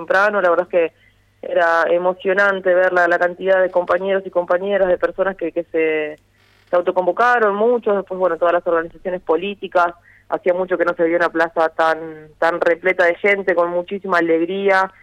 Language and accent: Spanish; Argentina